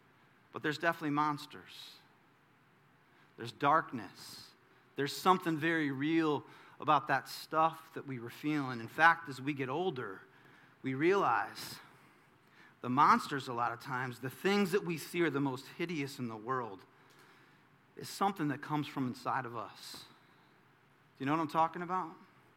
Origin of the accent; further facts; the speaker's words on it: New Jersey, United States; My basement, people, I grew up in New Jersey in our basement down there.